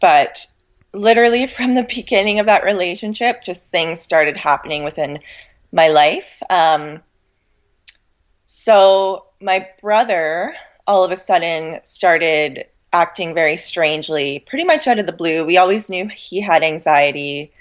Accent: Thunder Bay, Ontario, Canada; Yeah, so I've been born and raised in Thunder Bay, so I've been here my whole life.

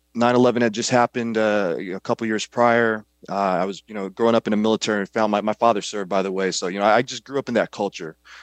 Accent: Kankakee, Illinois, United States; My mother was a first generation immigrant from the Philippines. And my father was born and raised in Louisiana. And I grew up there in Kankakee, Illinois.

